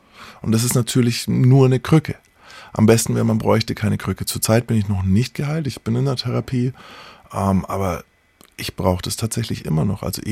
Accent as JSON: {"language": "German", "town": "Nuremberg", "region": "Bavaria", "country": "Germany", "tie": "born or raised there", "said": "Und dann war ich ein Jahr lang in Nürnberg, wo ich aufgewachsen bin."}